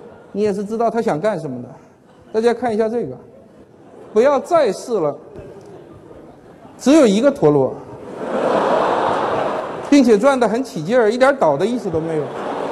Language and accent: Chinese; China; 毕竟我们都是中国人